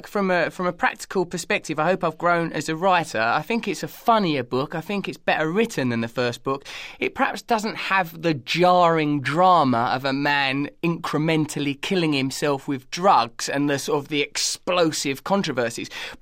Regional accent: England, United Kingdom; I think I misjudged the American cultural landscape as an Englishman abroad.

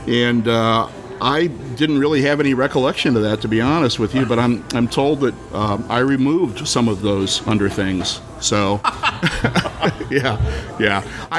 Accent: Collinsville, Illinois, United States; now in St. Louis, United States; Yeah, I grew up in Collinsville.

